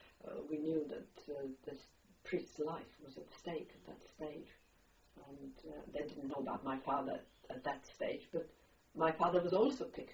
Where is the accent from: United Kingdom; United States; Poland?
Poland; It was not all that far from my hometown, perhaps some 30 kilometres north, whereas my hometown was a mountainous area, right at the foot of the Carpathian Mountains, the west Carpathians.